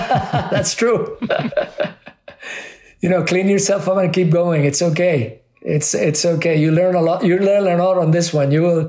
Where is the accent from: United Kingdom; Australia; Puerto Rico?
Puerto Rico; also born or lived in Spain; Whether it was in Spain where I grew up or in Puerto Rico